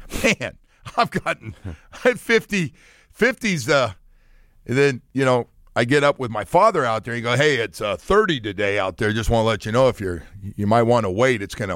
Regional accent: California, United States; Even growing up in Northern California.

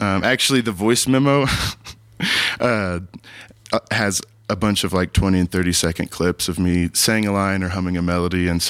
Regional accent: Buffalo, Texas, United States; I actually live in the Dallas area now. I grew up in Buffalo, Texas, which is...

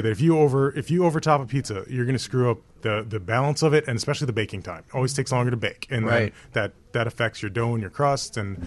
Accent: Skokie, Illinois, United States; Oh, I thought you said something else because I'm from Skokie.

